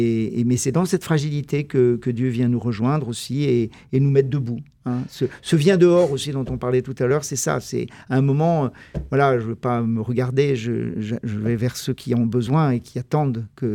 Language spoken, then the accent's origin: French; Roanne, Auvergne-Rhône-Alpes, France; Moi, je suis de Rouen, dans le département de la Loire, dans l'orbite un peu de Lyon, où j'ai fait mes études ensuite en droit.